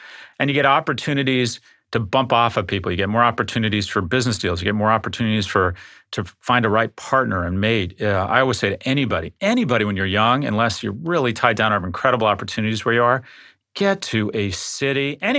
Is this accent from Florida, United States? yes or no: yes; Florida, United States; So in my home state, Florida, I've actually had some elected representatives reach out to me